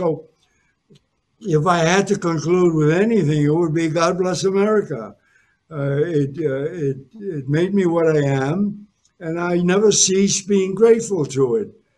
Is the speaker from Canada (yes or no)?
no; Spain; now in United States; But we came from Spain, December 22, 1937, struggled tremendously, experienced real grinding poverty, and this country lifted me up, educated and enriched me, and made me comfortable.